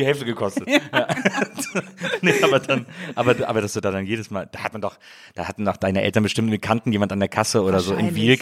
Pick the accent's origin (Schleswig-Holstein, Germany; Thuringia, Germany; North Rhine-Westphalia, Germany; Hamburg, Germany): North Rhine-Westphalia, Germany; Wesseling; ich komme ja aus Wesseling, das ist ja auch da, also etwas größer als Wiel, aber es hat so, ich habe mal gelesen, hat so, ich glaube, 25.000 Einwohner